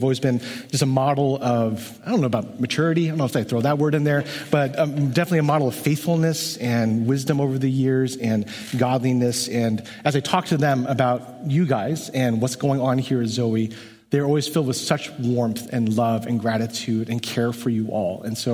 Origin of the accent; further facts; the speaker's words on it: California, United States; As a Californian, I might suggest humbly more flip-flops.